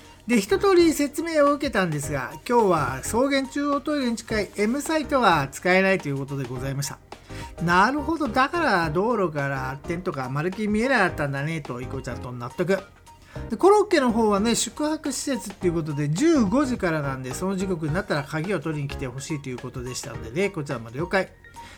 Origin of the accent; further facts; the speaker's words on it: Kanto, Japan; 私は関東の人間にとっては本当に最初は違和感しかなかったんですが